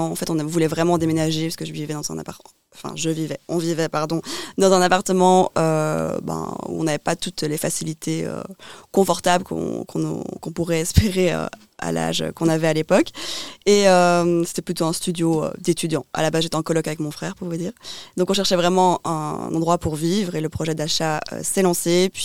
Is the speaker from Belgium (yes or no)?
yes; Liège, Wallonia, Belgium; now in Brussels, Belgium; même si je suis originaire de Liège à la base, je suis tombée amoureuse de Bruxelles